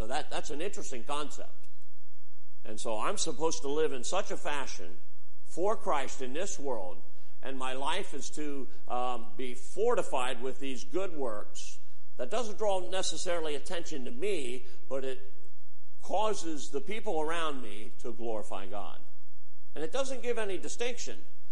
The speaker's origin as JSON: {"language": "English", "town": "Freeburg", "region": "Illinois", "country": "United States", "tie": "born or raised there", "said": "I grew up in Freeburg, and that we had some peculiar people in town in Freeburg."}